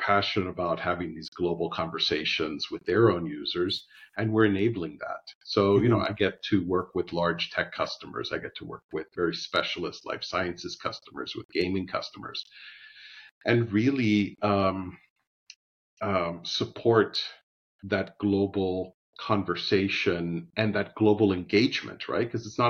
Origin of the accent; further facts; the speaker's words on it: Miami, Florida, United States; I grew up speaking two languages natively, growing up in Miami in a Cuban American community. So I grew up speaking Spanish and English.